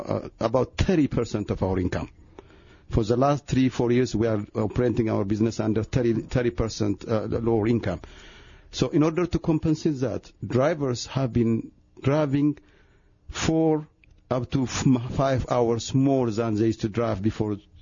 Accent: Ethiopia; I'm from Ethiopia. Okay. Originally.

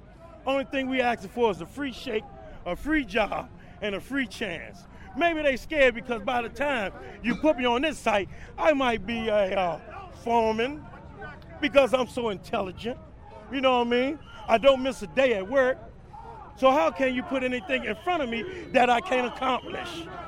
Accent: Washington, District of Columbia, United States; I'm from Washington, D.C., Southeast. I graduated in Anacostia in 1984.

